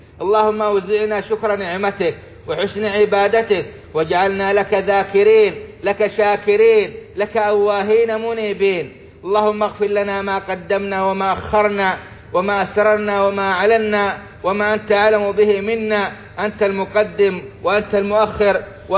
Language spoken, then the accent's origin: Arabic; Saudi Arabia; اللهم أدم على بلادنا السعودية نعمة الإسلام والعمل بالسنة والقرآن